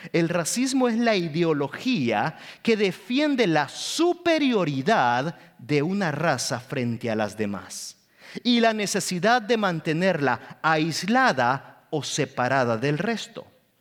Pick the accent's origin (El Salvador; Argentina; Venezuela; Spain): El Salvador; Yo soy de El Salvador. Hay una gran diferencia.